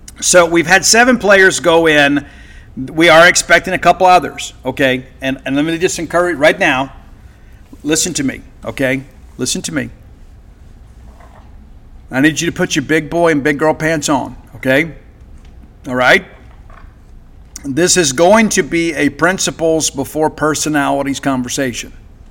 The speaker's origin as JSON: {"language": "English", "region": "Mississippi", "country": "United States", "tie": "born or raised there", "said": "But, yeah, I grew up in South Mississippi."}